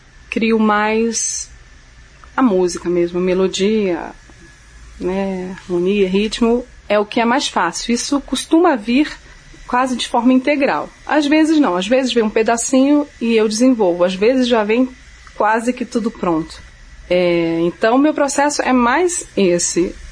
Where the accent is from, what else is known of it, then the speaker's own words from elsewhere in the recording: Rio de Janeiro, Brazil; also born or lived in Belém / Curitiba; now in Brasília, Brazil; eu me sinto bem brasileira, porque eu nasci em Belém, eu fui pequenininha para o Rio de Janeiro, eu moro em Curitiba, hoje eu moro em Brasília